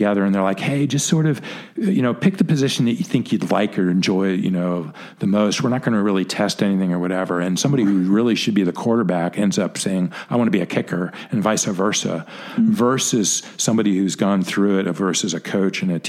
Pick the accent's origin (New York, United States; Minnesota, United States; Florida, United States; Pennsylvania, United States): Pennsylvania, United States; Pittsburgh; I grew up in Pittsburgh. We kind of lived in an area that was a little bit like the Buckhead of Pittsburgh